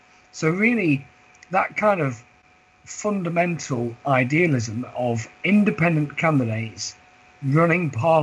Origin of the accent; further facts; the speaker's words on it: Bolton, North West England, United Kingdom; because I'm originally from Bolton near Manchester up north